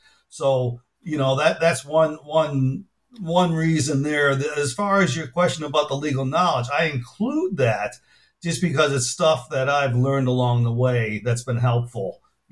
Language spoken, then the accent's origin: English; Chicago, Illinois, United States; I grew up in Chicago, did traditional undergraduate